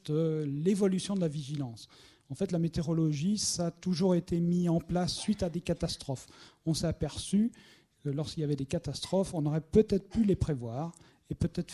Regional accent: Pézé-le-Chat, Nouvelle-Aquitaine, France; born there; now in Châteauroux, France; je me suis rapproché de ma région d'origine puisque je suis poitevin, je suis né à Pézé-le-Chat dans les Deux-Sèvres le 4 février 1956.

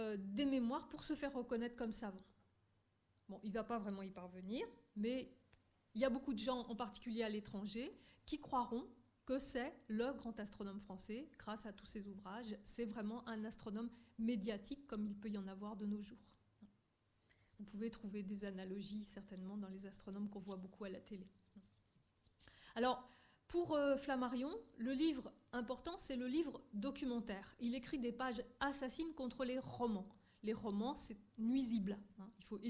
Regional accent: Nantes, Pays de la Loire, France; puisque je suis nantaise

